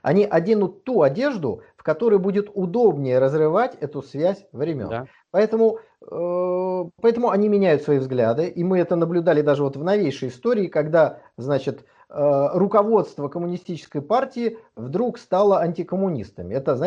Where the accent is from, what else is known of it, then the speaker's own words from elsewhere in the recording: Saint Petersburg, Russia; Я ленинградец